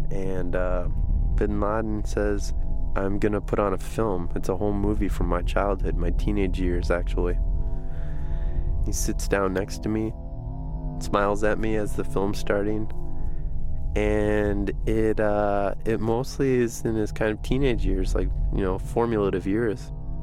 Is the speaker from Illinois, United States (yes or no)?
yes; Chicago, Illinois, United States; I'm from Chicago. And I don't really know what I'm doing here.